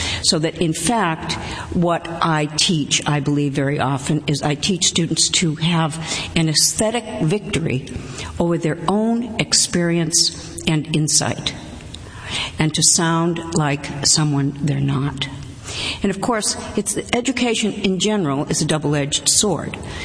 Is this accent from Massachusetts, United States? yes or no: yes; Lynn, Massachusetts, United States; moved away as an adult; I mean, I grew up in Lynn, Massachusetts, didn't leave town till I was almost 30 years old, and basically spent my life trying to pretend I was perhaps from Nahant or Swampscott or Wellesley, any place but Lynn.